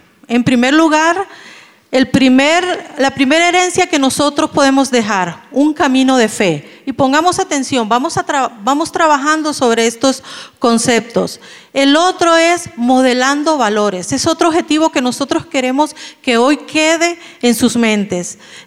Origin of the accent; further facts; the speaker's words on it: Honduras; also born or lived in Ecuador; now in Costa Rica; nosotros somos hondureños, salimos de Honduras hace 23 años, vivimos 4 años en el Ecuador donde nació este joven y luego el Señor nos trajo acá y tenemos 19 años de estar viviendo aquí en Costa Rica.